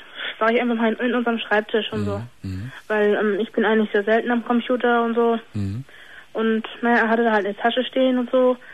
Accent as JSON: {"language": "German", "region": "North Germany", "country": "Germany", "said": "Weil ich habe für ihn eigentlich alles aufgegeben, weil ich komme aus dem Norden."}